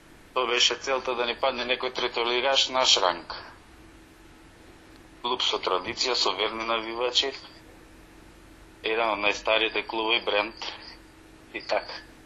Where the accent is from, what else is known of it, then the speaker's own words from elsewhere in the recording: Bitola, Pelagonia, North Macedonia; јас иначе сум од Битола по потекло.